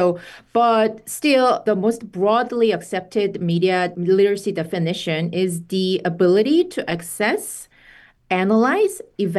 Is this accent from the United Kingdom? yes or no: no; South Korea; now in United States; I'm originally from South Korea.